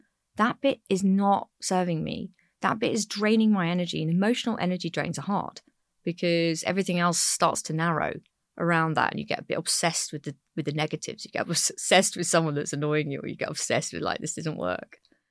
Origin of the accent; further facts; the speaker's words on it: South West England, United Kingdom; So I grew up in the West Country and my previous career was in the Big Smoke in London.